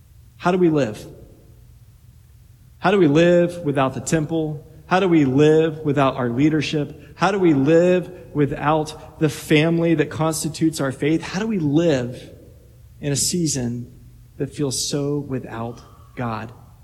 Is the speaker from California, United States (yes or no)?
no; Little Rock, Arkansas, United States; this same river that oriented the first 18 years of my life growing up in Little Rock, Arkansas